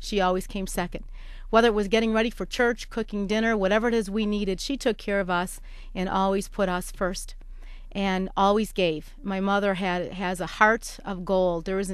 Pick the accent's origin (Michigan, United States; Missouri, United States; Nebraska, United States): Michigan, United States; Detroit; Well, I was raised in Detroit, and I have one brother and two sisters.